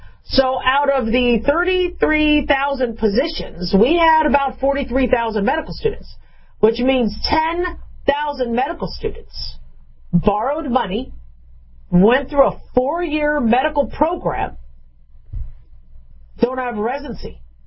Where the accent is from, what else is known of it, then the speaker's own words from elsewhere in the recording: Arizona, United States; also born or lived in California / Nevada; So I was born in California, grew up in Arizona and Nevada because my father moved a lot, went to about 12 different schools. So I basically consider myself a Southwestern gal, okay?